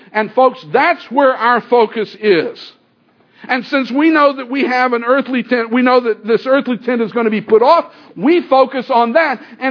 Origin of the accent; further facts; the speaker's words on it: United States; I'm an American, I grant you that.